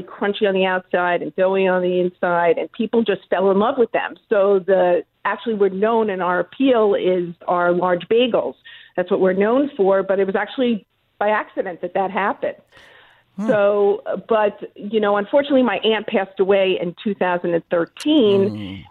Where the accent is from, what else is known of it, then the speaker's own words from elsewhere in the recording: Woodmere, New York, United States; I actually grew up in Long Island. I lived in Woodmere.